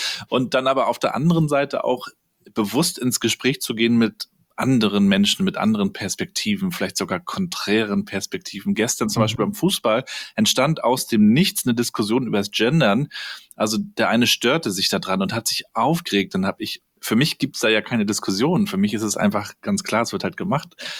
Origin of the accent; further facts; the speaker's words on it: East Germany, Germany; ich bin ja hier in der DDR noch groß geworden in den 80ern, neue Bundesländer dann.